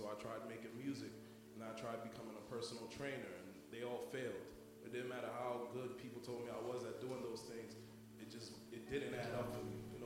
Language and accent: English; Brooklyn, New York, United States; I'm 25 years old. I'm also from Brooklyn, New York.